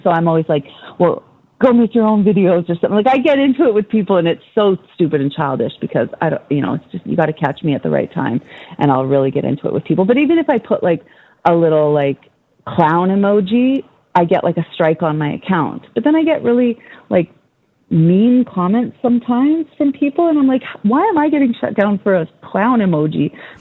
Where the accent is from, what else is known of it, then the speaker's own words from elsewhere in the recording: Canada; cause I'm Canadian, so we can't make money off, TikTok for the views here.